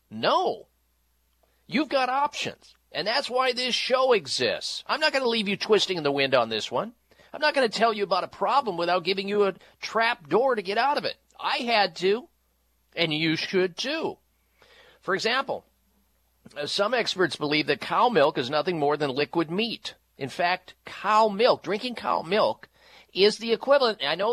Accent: Midwest, United States; I grew up in the Midwest, and it's not normal unless you're throwing back glasses of milk every day in the Midwest

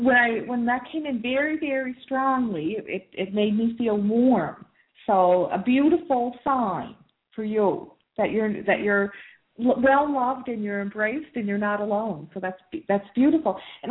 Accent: Nova Scotia, Canada; Nova Scotia because that's where I'm from. And I always feel that one of my most treasured possessions is my accent.

